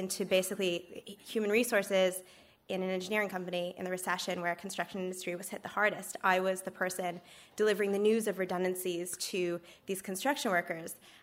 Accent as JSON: {"language": "English", "country": "Canada", "said": "I'm originally from Canada, and I studied communication studies in university."}